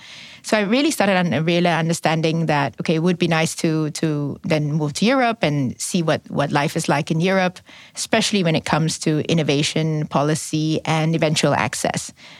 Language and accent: English; Singapore; also born or lived in United States; now in Netherlands; I was born and brought up in Singapore, and in a, you know, before the whole country was developed into the sort of conglomerate megapolis that it is right now.